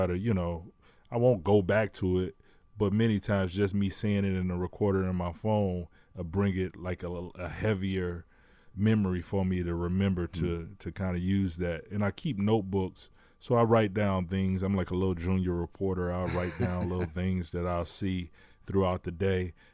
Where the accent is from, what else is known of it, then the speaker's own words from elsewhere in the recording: Detroit, Michigan, United States; would have went to school away from Michigan. You know, I probably would have ventured out away from my hometown.